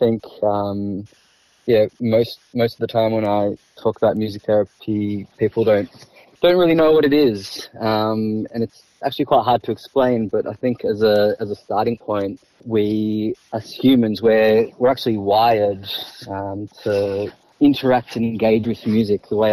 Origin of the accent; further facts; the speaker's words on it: Melbourne, Victoria, Australia; Born and bred in Melbourne.